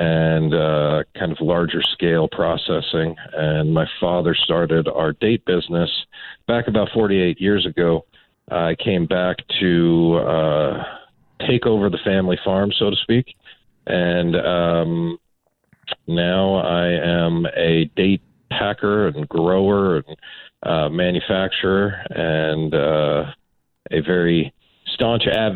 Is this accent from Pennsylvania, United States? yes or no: no; La Quinta, California, United States; now in Thermal, United States; So I actually live in Thermal. I grew up in La Quinta. Born and raised Coachella Valley, left, went off to culinary school